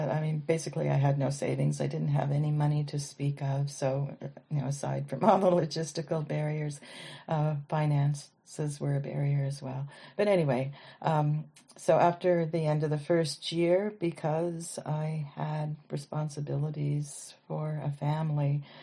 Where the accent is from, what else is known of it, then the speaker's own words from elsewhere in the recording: Saskatchewan, Canada; moved away as an adult; now in Kingston, Canada; I grew up in Saskatchewan and I moved here in 1988 to start a PhD in English literature in the Queens.